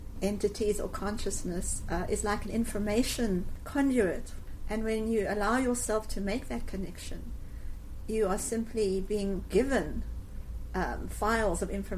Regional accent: South Africa; I come from South Africa

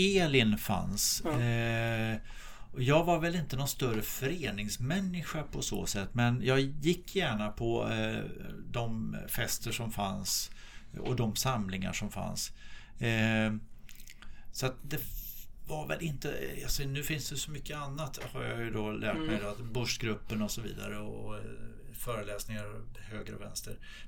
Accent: Skövde, Västra Götaland County, Sweden; now in Sollentuna, Sweden; jag har fru och jag har två döttrar. Och jag bor i Sollentuna, jag är från Skövde. Jag pluggade här i Linköping 1983 till 1986.

